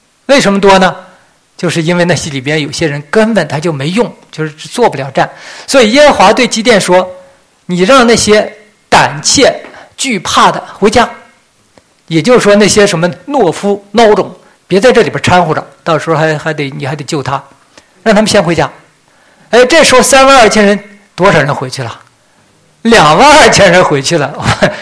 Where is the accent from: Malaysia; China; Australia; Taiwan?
China; 这都是我们中国人善用的